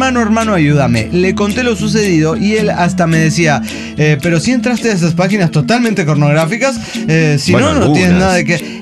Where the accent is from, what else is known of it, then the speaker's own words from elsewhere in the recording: State of Mexico, Mexico; del Estado de México y les cuento